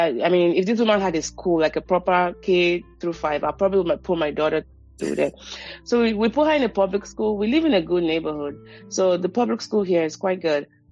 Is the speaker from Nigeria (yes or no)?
yes; Nigeria; I'm able to have that dual experience as a Nigerian